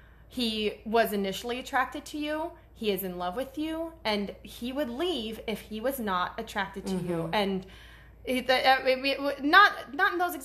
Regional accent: United States; come on. I'm American.

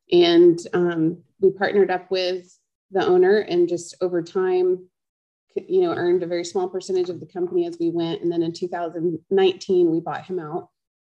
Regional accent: Atlanta, Georgia, United States; I grew up in Atlanta and Charlie grew up on a 4,000 acre farm in South Alabama.

